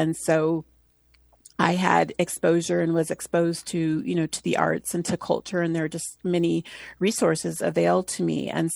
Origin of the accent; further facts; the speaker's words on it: Boulder, Colorado, United States; when I was growing up in Boulder, I'm just very fortunate that the school system and the community has great resources and art resources and musical resources.